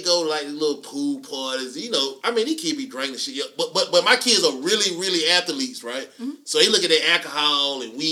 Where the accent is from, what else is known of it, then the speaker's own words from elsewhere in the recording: Easley, South Carolina, United States; I'm from Easley. I mean, that sounds a little bit better than Pickens. I mean, I live in Easley though.